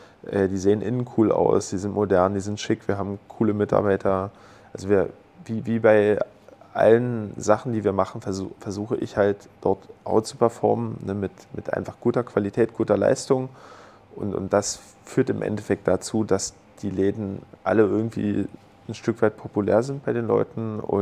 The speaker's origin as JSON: {"language": "German", "town": "Görlitz", "region": "Saxony", "country": "Germany", "tie": "born or raised there", "said": "aus Görlitz. Bin hier geboren auch. Jetzt mittlerweile 36 Jahre alt"}